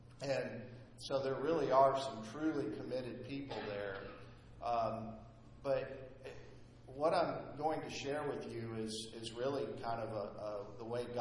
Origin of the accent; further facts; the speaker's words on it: Nashville, Tennessee, United States; I'm from Nashville. I came up here to serve as an interim CEO.